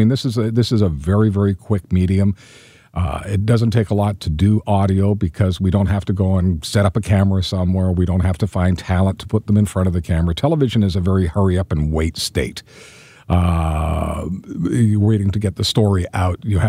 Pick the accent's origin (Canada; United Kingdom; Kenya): United Kingdom; England; born there; I was born in England.